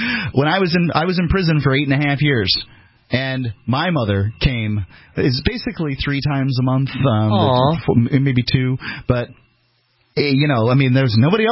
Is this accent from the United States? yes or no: yes; the South, United States; I'm from the South originally.